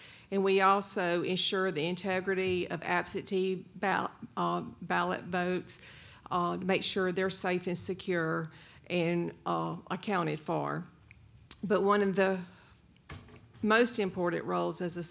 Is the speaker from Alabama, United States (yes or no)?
yes; Bay Minette, Alabama, United States; now in Daphne, United States; I'm a lifelong resident of Baldwin County. I grew up in Bay Minette and graduated from Baldwin County High School in 1984.